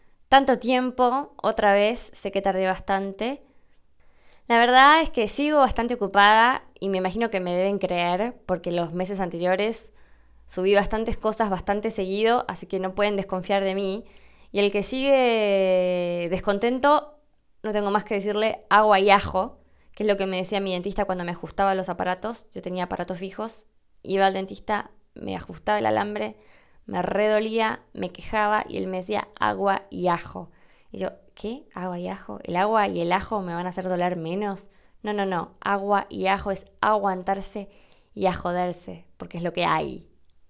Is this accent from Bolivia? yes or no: no; Canary Islands, Spain; porque aquí en Canarias tenemos una enorme conexión con ese país por motivos que no vienen a cuento, aunque para nosotros el acento venezolano es completamente distinto al nuestro.